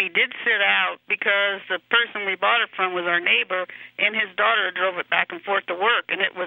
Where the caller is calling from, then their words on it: Eureka, Missouri, United States; I'm from Eureka, Missouri.